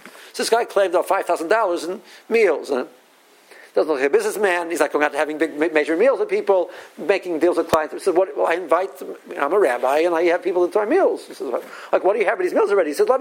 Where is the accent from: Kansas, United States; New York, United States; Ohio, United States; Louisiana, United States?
Ohio, United States; Cleveland; I'm from Cleveland, so he's a Clevelander.